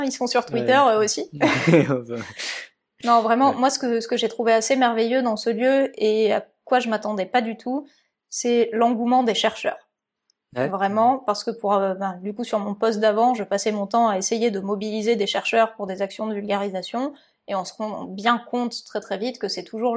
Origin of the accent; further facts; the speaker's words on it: Toulouse, Occitanie, France; also born or lived in Marseille; moi je suis du sud, hein. Clairement, je suis née à Marseille, j'ai grandi à côté de Toulouse, j'ai fait ma thèse à Montpellier, donc la vie en Normandie, c'était pas le rêve absolu.